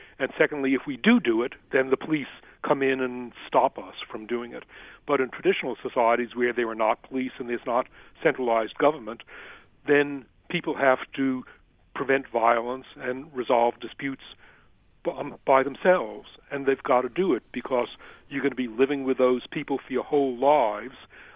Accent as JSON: {"language": "English", "town": "Boston", "region": "Massachusetts", "country": "United States", "also_born_or_lived": "Britain / Germany", "said": "Originally, Boston, but my accent got messed up subsequently by living in Britain, Germany."}